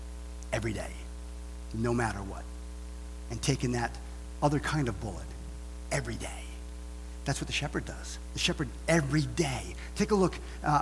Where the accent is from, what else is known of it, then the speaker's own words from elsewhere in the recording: Massachusetts, United States; People ask me all the time. I'm from Massachusetts.